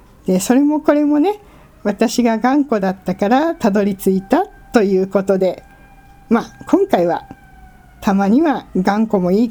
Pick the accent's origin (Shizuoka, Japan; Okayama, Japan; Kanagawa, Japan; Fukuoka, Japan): Fukuoka, Japan; で私は福岡で夫は山形ですっていう話をしたら